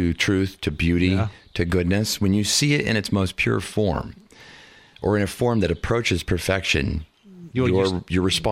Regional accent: Indiana, United States; Reason I went to it was because I grew up in Indiana, and I had never seen land like this out here.

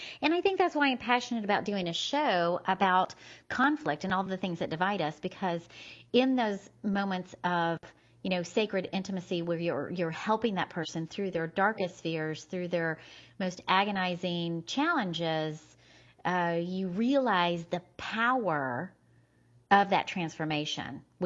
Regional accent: Indiana, United States; moved away as an adult; now in Atlanta, United States; About 25 years ago, I moved to Atlanta from Indiana. I was a small town girl raised in southern Indiana. And I went to school in northern Indiana at Purdue University.

